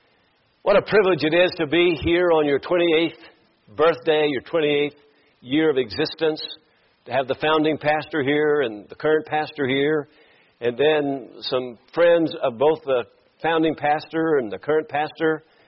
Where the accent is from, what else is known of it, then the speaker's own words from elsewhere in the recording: Kentucky, United States; Now I'm from Kentucky. I'm down in the central part of the state, about 18 miles east of Lexington, before you get into the mountains.